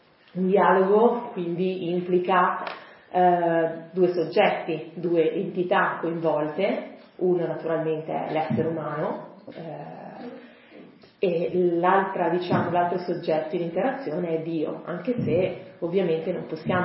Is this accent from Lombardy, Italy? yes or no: yes; Voghera, Lombardy, Italy; vengo da Voghera, vicino a Pavia. Sono rappresentante della comunità Baha'i, che è una fede molto, molto giovane per essere appunto una religione.